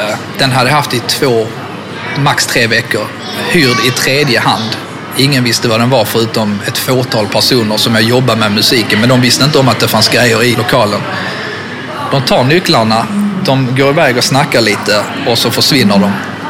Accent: Skåne, Sweden; accent: Scanian; Då vänder han sig om och tittar på mig med och imiterar min skånska.

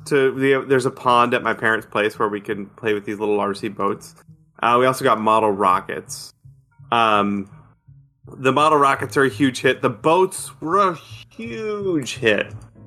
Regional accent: New York, United States; I was visiting my hometown, my little town in upstate New York, and we went to the hobby shop that I used to frequent as a kid.

